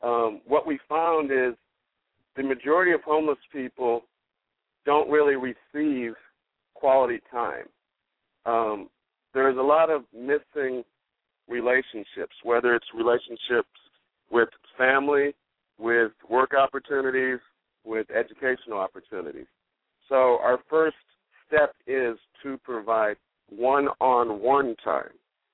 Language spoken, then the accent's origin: English; Los Angeles, California, United States; And me being born and raised in Los Angeles, I just felt the need to take it upon myself and do something about this environment